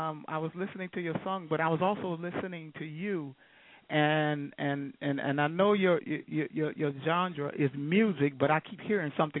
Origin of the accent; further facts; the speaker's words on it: Milwaukee, Wisconsin, United States; You're going into my hometown, Milwaukee, Wisconsin.